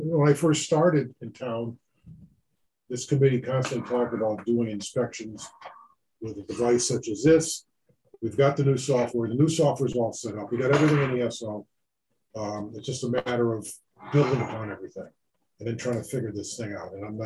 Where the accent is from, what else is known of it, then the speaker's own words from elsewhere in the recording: Vernon, Connecticut, United States; where I come from Vernon, most seniors live in some sort of housing facility.